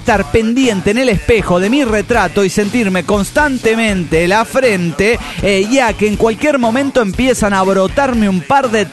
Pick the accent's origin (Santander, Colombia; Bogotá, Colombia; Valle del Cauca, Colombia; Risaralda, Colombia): Bogotá, Colombia; de Bogotá, Locombia.